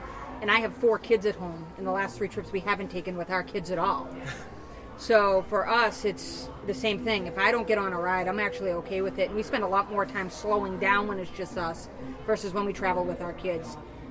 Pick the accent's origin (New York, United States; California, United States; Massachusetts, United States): Massachusetts, United States; Well, it's actually pretty warm back home, but I'm from Massachusetts. I'm just off Cape Cod.